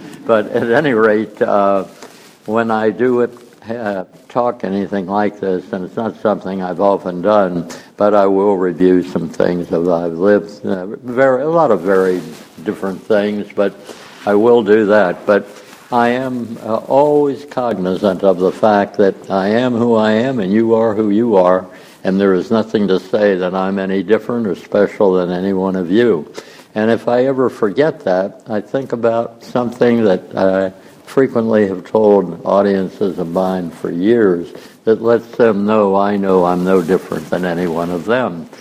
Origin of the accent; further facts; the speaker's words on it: Cincinnati, Ohio, United States; now in Atlanta, United States; I'm a native of Cincinnati, Ohio, born and raised in Cincinnati. I've lived in Atlanta now since 1962 when I came to Georgia Tech.